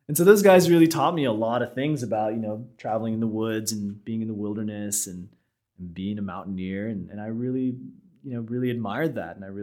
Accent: Nepal; also born or lived in United States; having obviously had this kind of childhood growing up in Nepal

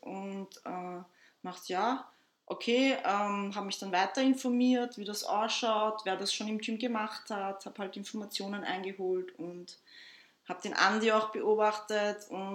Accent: Vienna, Austria; Ich bin geboren in Wien und aufgewachsen. Meine Eltern kommen ursprünglich aus Kroatien.

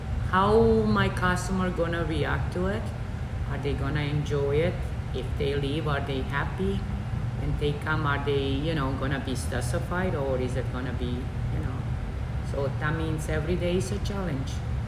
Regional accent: Germany; now in Canada; I was very young, mm-hmm. and lived there for over 13 years, almost 15 years. Mm-hmm. And then in 1998, I moved from Germany here to Canada.

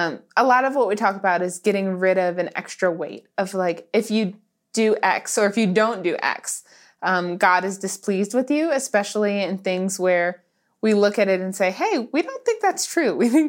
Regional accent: Nashville, Tennessee, United States; I mentioned that I grew up in Nashville. So I went to the school just outside of Nashville, about 15 minutes outside of the city in the suburbs.

